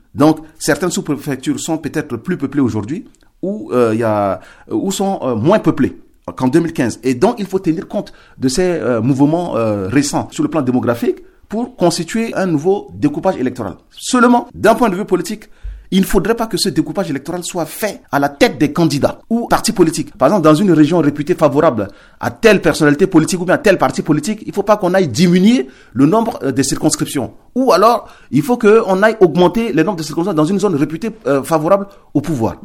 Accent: Central African Republic; en tant que Centrafricain, on ne peut qu'être consterné

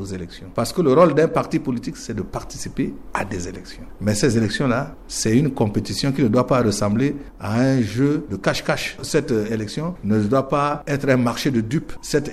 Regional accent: Central African Republic; Ben, je suis centrafricain, je suis un responsable politique, je suis un citoyen et nous sommes des centrafricains, nous parlons la même langue de Sango

